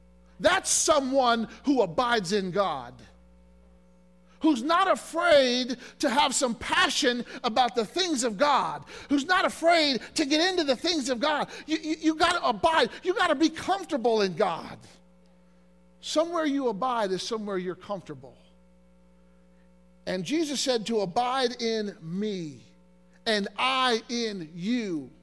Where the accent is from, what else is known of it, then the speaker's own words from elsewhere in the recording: Illinois, United States; You know, years ago, when I was growing up in Illinois, friends of mine and I, we would go to this ceramic place